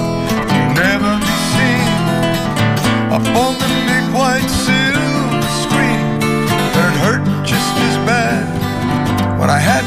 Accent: Tarpon Springs, Florida, United States; growing up in Tarpon was just wonderful. It's like being in Europe.

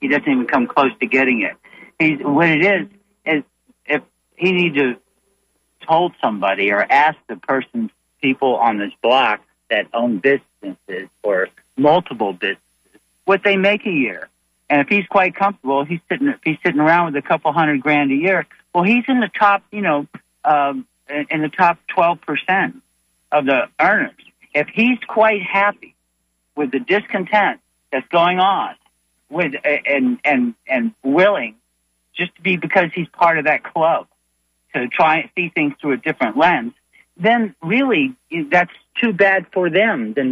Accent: Miami, Florida, United States; I grew up in Miami. I'm a reporter.

